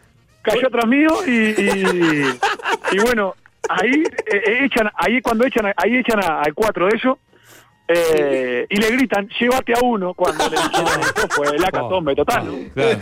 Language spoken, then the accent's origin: Spanish; Rosario, Colonia, Uruguay; also born or lived in Montevideo; now in Juanicó, Uruguay; Mirá, soy de Rosario, de Colonia.